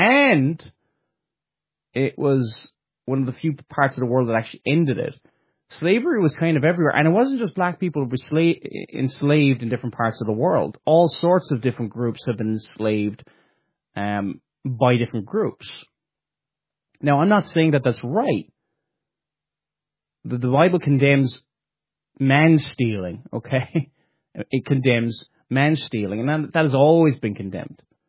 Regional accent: Cork, Munster, Ireland; I'm from the Republic of Ireland in Cork

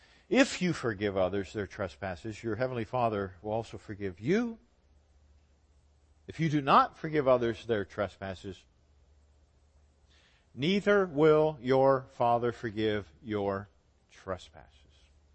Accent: United States; because I'm an American. And as an American, I am absolutely thoroughly infected with materialism.

